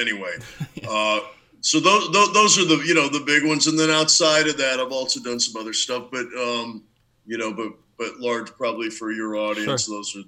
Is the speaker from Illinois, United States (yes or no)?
no; New York, United States; I was born in New York, and my mother's from Texas. My dad moved to New York. And so out in New York, I moved around a bit as a kid.